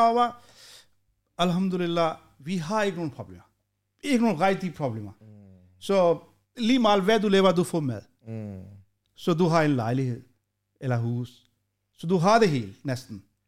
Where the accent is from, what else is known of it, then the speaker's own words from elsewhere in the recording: Pakistan; Danish is a second language; now in Denmark; Så også ligesom, vi kommer fra Pakistan, så vi forstår, hvad det er forskellen, når du har ingenting.